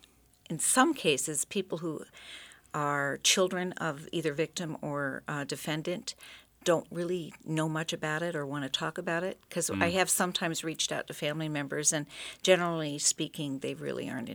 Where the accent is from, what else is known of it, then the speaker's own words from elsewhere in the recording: Sitka, Alaska, United States; Now, growing up in Sitka, we were aware of remittance men in Sitka.